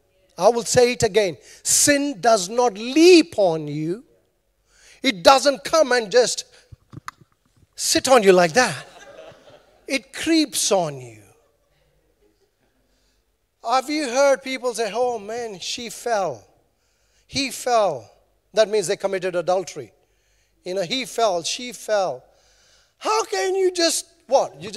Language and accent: English; New Zealand; Because I'm Kiwi, you have to say please and thank you after every sentence.